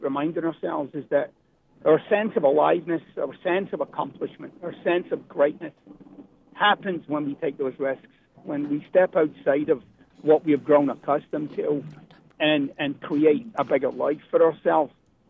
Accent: Scotland, United Kingdom; now in United States; I'm originally from Scotland.

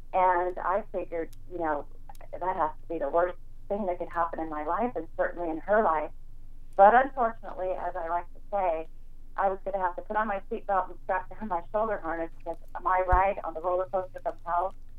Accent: Seattle, Washington, United States; And we're actually from Seattle, and I don't actually really know that area. We live in the east side in a town called Bellevue

